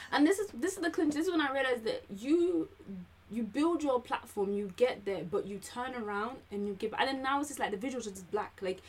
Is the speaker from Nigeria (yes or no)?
yes; Nigeria; obviously I'm Nigerian